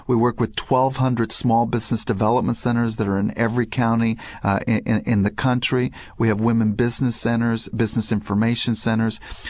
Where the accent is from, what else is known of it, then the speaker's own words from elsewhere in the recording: California, United States; Well, I was just out in California. That's my home state